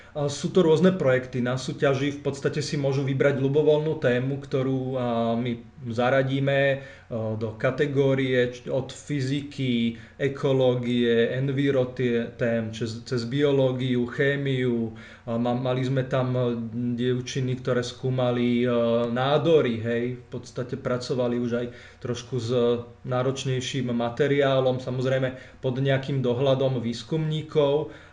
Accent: Bratislava, Bratislava Region, Slovakia; keďže ja som síce z Bratislavy

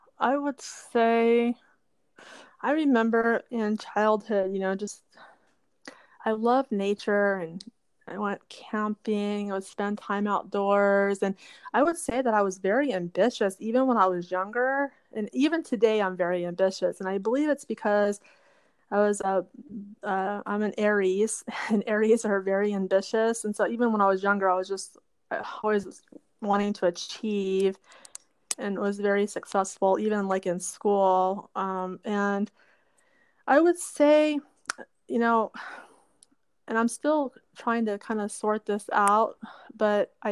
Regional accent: Arizona, United States; the majority of my life, I've lived in Arizona since I was two years old. And I like Arizona a lot.

